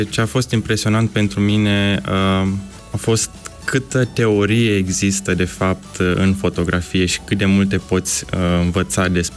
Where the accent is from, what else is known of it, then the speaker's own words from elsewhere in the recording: Călăraș, Moldova; moved away as an adult; now in Iași, Romania; Nu sunt din Iași, sunt din Republica Moldova, dintr-un oraș mic numit Călăraș.